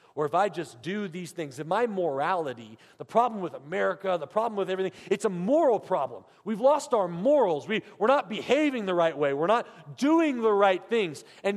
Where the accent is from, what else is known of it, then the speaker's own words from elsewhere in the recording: San Francisco, California, United States; now in Missouri, United States; I'm from San Francisco, California.